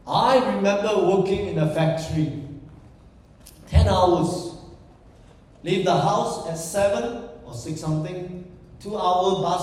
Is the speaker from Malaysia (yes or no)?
yes; Sibu, Sarawak, Malaysia; I was from Sarawak. I was raised in a very small town called Cebu.